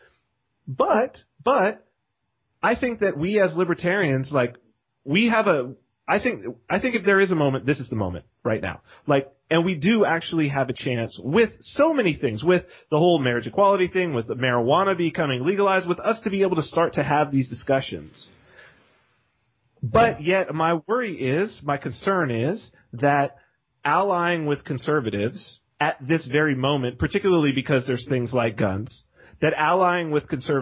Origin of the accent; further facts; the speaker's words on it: California, United States; I guess because I was raised in Southern California, you know what I mean?